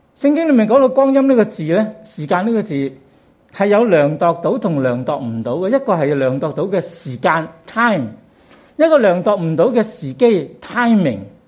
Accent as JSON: {"language": "Cantonese", "country": "Hong Kong"}